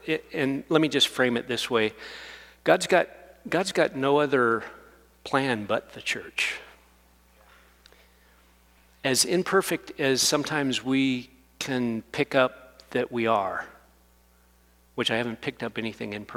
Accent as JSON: {"language": "English", "region": "Alaska", "country": "United States", "tie": "born or raised there", "said": "I was born and raised in Alaska, so big churches don't, like, just outside my grid. You know, I wasn't raised in Texas there, Annie."}